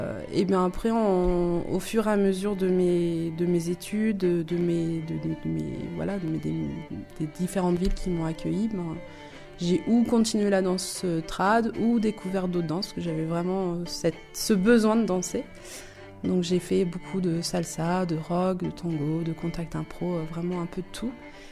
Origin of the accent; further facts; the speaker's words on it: Brittany, France; je suis bretonne et du coup moi j'ai découvert très tôt la musique traditionnelle en Bretagne.